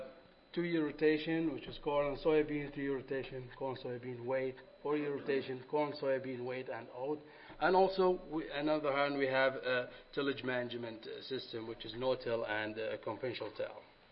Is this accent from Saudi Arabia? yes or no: yes; Saudi Arabia; now in United States; I'm from Saudi Arabia, PhD student in South Dakota State University, Plant Science Department